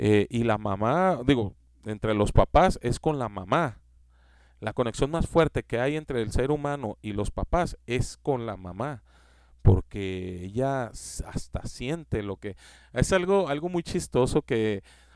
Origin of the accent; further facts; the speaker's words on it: Mexico; Es algo muy feo que te identifiquen a ti como hombre mexicano